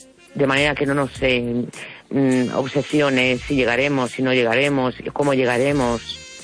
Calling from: A Coruña, Galicia, Spain; de La Coruña.

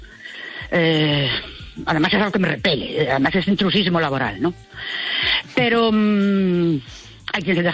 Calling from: Ourense, Galicia, Spain; de Ourense.

